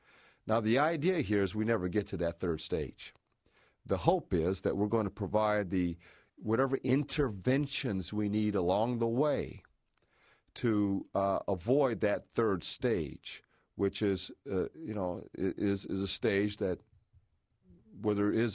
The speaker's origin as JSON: {"language": "English", "town": "Toledo", "region": "Ohio", "country": "United States", "tie": "born or raised there", "said": "when I grew up in Toledo, my mother said, be home by a certain time."}